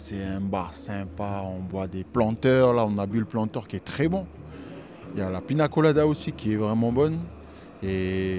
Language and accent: French; New Caledonia; Moi, je suis de Nouvelle-Calédonie, je joue au piano.